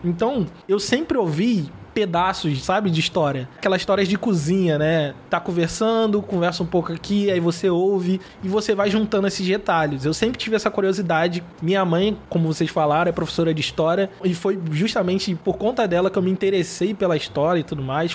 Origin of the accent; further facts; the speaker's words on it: Nova Iguaçu, Rio de Janeiro, Brazil; eu sou nascido e criado em Nova Iguaçu, na Baixada Fluminense, no Rio de Janeiro, só que a minha avó sempre contou que ela veio de Campos, né, que é uma cidade aqui no interior do Rio de Janeiro, no norte do Rio.